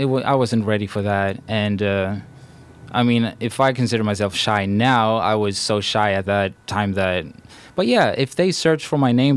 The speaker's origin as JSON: {"language": "English", "town": "Stockholm", "region": "Stockholm County", "country": "Sweden", "tie": "born or raised there", "moved": "as an adult", "lives_now": "United States", "said": "So I'm born and raised in Stockholm, and I 6 months came out here"}